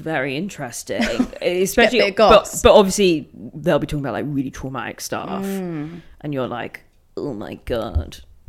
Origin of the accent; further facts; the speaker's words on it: United Kingdom; As a British person, it's the most uncomfortable.